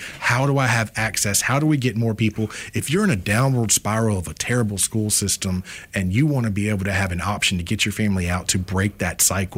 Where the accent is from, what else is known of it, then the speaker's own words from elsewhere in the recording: Mobile, Alabama, United States; I'm born and raised down here in South Alabama, born and raised in Mobile.